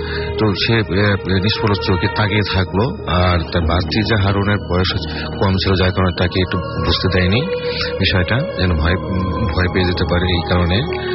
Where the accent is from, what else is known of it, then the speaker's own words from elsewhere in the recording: Mymensingh, Mymensingh Division, Bangladesh; আমি ময়মনসিংহ থেকে আসছি